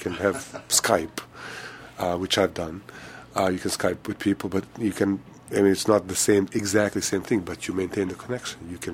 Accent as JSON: {"language": "English", "country": "United States", "said": "I am American."}